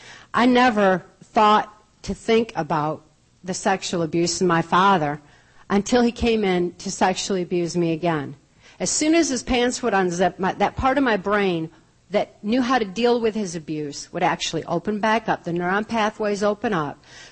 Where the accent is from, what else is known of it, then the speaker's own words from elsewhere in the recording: Muskegon, Michigan, United States; When I was a really young child growing up in Muskegon, Michigan, this would be the early 60s. I was born in 1957.